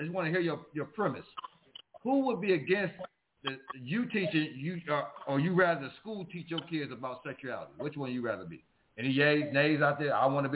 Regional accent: Florida, United States; Y'all from Florida. You from Florida. I live in Florida. I'm from Florida.

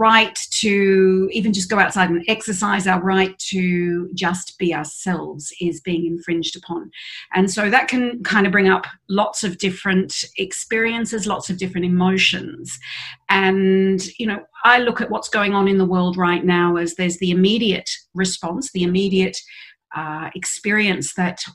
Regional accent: Australia; I'm from Australia, obviously, and there are parts of Australia that aren't in lockdown

